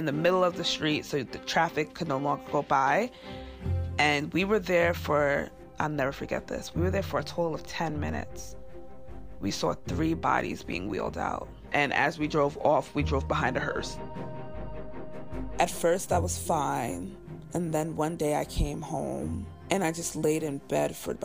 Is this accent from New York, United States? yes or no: yes; Queens, New York, United States; I live in Queens my whole life. I live in Kew Gardens, and I work in Corona.